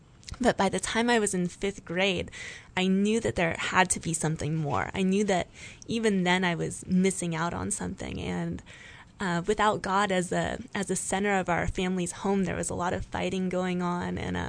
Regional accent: San Diego, California, United States; I grew up in San Diego, California. I have a wonderful family, mom, dad, and sister.

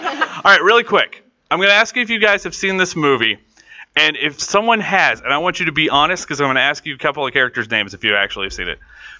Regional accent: Missouri, United States; I'm from Missouri, so the teams we were going up against, it's like Kansas City and Springfield, like big schools.

